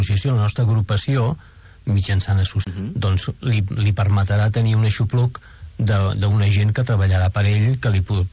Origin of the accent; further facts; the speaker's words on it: Badalona, Catalonia, Spain; now in Calella, Spain; Soc de Badalona.